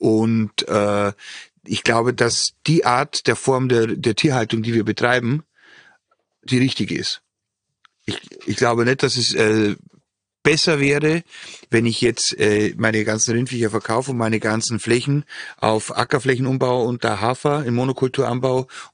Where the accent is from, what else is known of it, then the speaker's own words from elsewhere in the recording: Bavaria, Germany; Und ich komme ja aus dem Bayerischen Wald